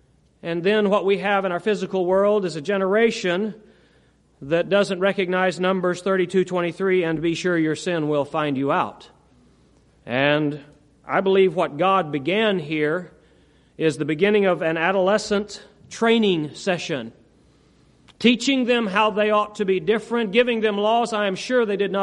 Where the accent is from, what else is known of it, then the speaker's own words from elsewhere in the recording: San Francisco, California, United States; born there; I could not help it that I was born in San Francisco. That's not my fault, okay?